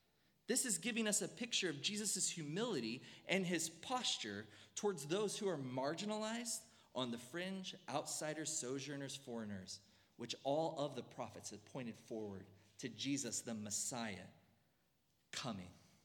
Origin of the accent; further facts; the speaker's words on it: Missouri, United States; Now, we are from Missouri, and so we love the Chiefs. In Missouri, there's not a lot of pride around any other sports teams except for the Kansas City Chiefs and the St. Louis Cardinals for their decorated histories.